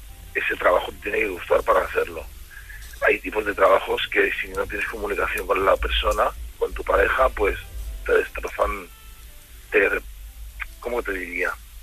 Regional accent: Andalusia, Spain; now in Girona, Spain; Soy andaluz, pero la gente es muy maja aquí en Cataluña.

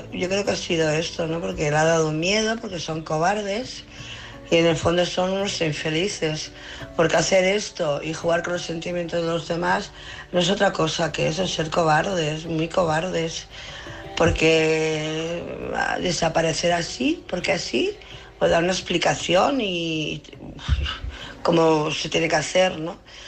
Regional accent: Barcelona, Catalonia, Spain; Hola, buenas noches … de Barcelona.

